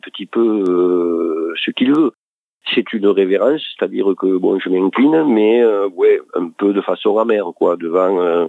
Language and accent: French; Occitanie, France; Ah oui, moi je suis un pur occitan